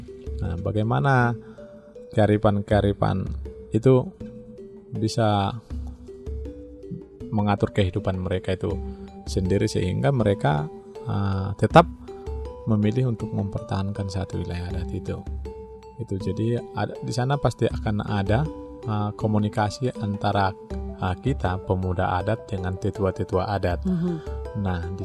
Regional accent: North Sumatra, Indonesia; ada saya sendiri berasal dari Sumatera Utara ataupun Tapanuli, Tanah Batak.

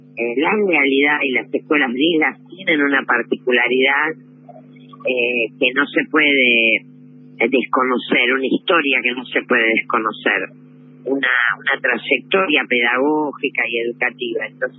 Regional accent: Santa Fe, Argentina; yo soy santafesina, la de Santa Fe también es 15

